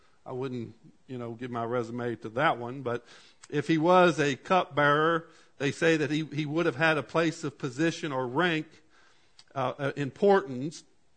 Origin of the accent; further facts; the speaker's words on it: Virginia, United States; There for a while, I was receiving the Page News, because that's my hometown, Page County. That's where I grew up, so to speak. It ain't my hometown now, but it was then.